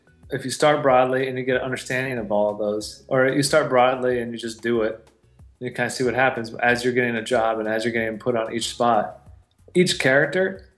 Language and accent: English; Ohio, United States; I'm from Ohio, so I'm like contrapposto.